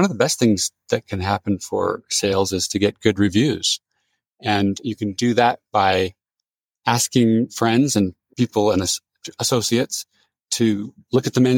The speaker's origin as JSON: {"language": "English", "region": "California", "country": "United States", "tie": "born or raised there", "said": "I grew up in Silicon Valley, which is a very cosmopolitan place."}